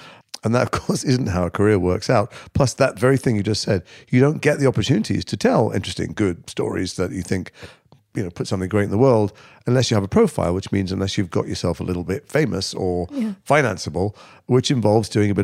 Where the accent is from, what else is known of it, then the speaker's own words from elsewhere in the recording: Liverpool, North West England, United Kingdom; I grew up in Liverpool, and those people who have a really canny ear might be able to hear the odd vowel sound buried under there.